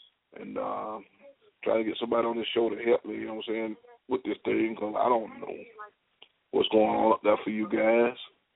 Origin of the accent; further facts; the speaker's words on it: Gulfport, Mississippi, United States; I'm from right down there in little old Mississippi. That's why the name … fits so good. Down over in Gulfport down there.